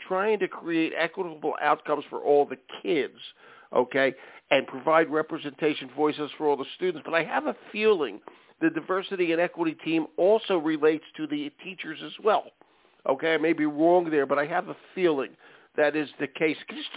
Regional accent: Philadelphia, Pennsylvania, United States; because I am from Philadelphia

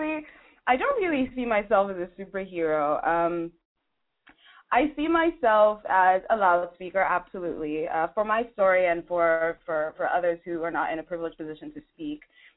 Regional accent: Nigeria; I'm originally from Nigeria.

